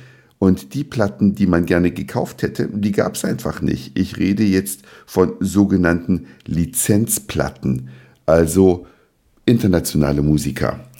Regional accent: East Germany, Germany; ich bin in der DDR aufgewachsen

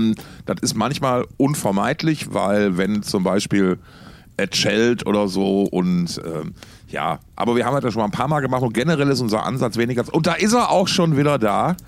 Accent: North Rhine-Westphalia, Germany; Mir ist das egal, ich komme aus dem Ruhrpott und da ist das der Sensei.

